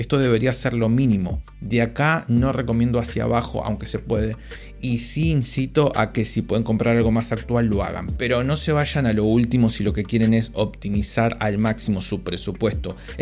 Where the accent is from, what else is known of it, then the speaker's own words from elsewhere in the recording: Argentina; Algunos todavía en mi país, Argentina, por graves problemas económicos que existen desde hace años, buscan la serie 4000 de Intel